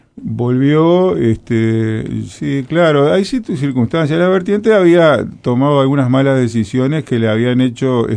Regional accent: Montevideo, Uruguay; Yo soy montevideano

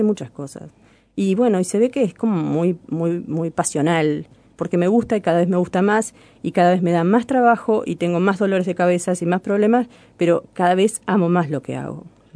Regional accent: Cerro de las Cuentas, Cerro Largo, Uruguay; born there; En Cerro Largo. 350 kilómetros. Pasas muy rápido y ni lo ves.

